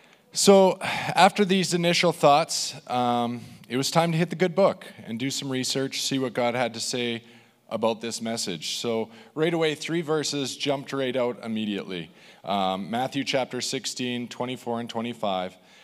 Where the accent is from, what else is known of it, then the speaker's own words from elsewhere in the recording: Wetaskiwin, Alberta, Canada; I grew up in Wetaskiwin with the likes of Jeremy Blackwood, Ben Darwin, Kendra Bigelow, the Canole Boys.